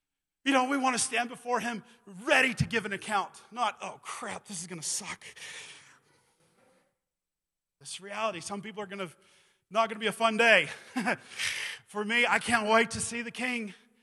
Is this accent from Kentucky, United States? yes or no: no; Pagosa Springs, Colorado, United States; It's not, I'm from Pagosa. I grew up here. I didn't know a whole lot of stuff.